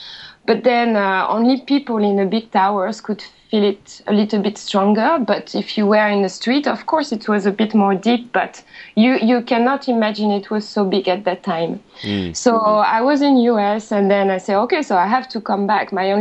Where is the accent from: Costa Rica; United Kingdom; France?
France; English is a second language; Hard. I'm trying hard, but still everybody knows I'm French. Sorry.